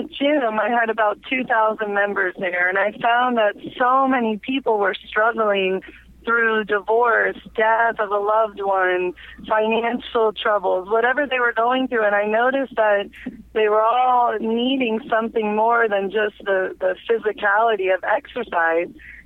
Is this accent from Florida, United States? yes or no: yes; Miami, Florida, United States; also born or lived in California / Boston, United States; I was born and raised in Miami. I moved a couple times to California and Boston. I went to college, but ended up at University of Miami and ended up living back in Florida.